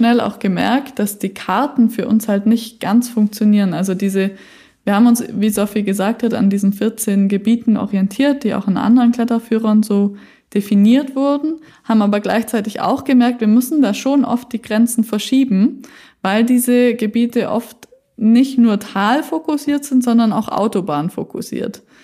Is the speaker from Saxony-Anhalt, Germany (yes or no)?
no; Bavaria, Germany; bei uns in Franken im Pegnitztal bei Ruprechtstegen